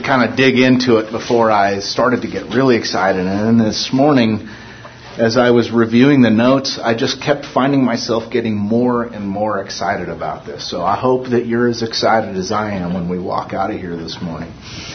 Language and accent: English; California, United States; I'm pretty sure Paul would not refer to them as the three dudes, and I'm from California, though, so I will.